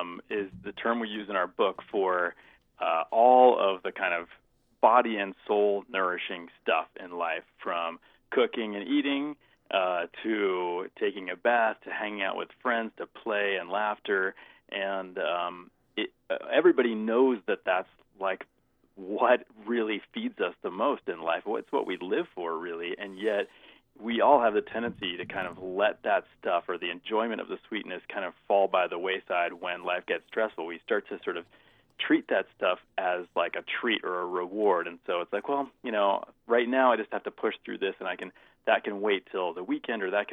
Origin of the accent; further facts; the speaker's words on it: Boston, Massachusetts, United States; Well, I grew up around Boston, and then I got my bachelor's in botany.